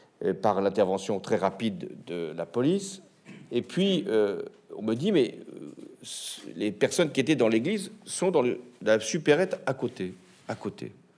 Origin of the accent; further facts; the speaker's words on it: Rouen, Normandy, France; born there; et je suis né à Rouen, donc je connaissais cette ville.